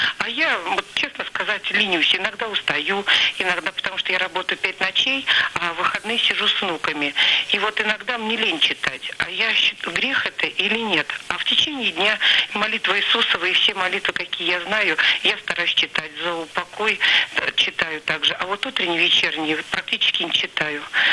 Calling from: Moscow Oblast, Russia; Я из Подмосковья.

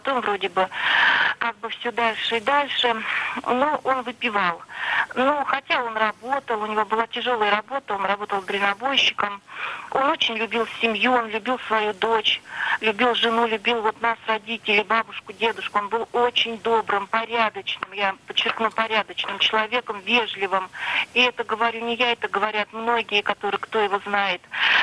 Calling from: Lipetsk, Lipetsk Oblast, Russia; я вам звоню из Липецка.

